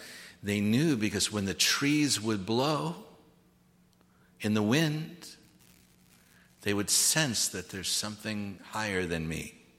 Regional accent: United States; Well, I do too. I'm an American.

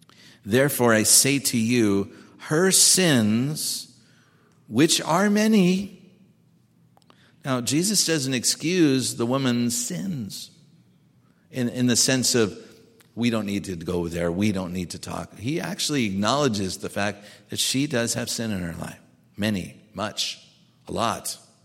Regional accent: United States; I'm from America.

